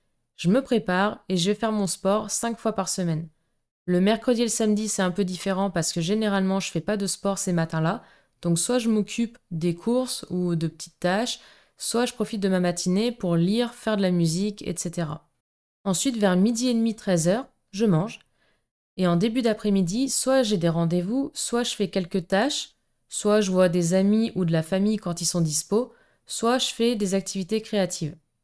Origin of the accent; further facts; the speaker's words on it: France; also born or lived in Dubai; je partage mon temps entre la France, mon pays d'origine donc, et Dubaï, aux Émirats Arabes Unis.